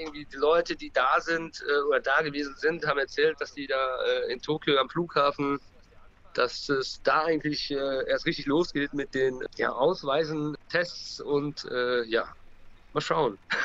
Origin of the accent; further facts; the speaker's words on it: Dortmund, North Rhine-Westphalia, Germany; Ich bin jetzt praktisch in meiner Heimatstadt in Dortmund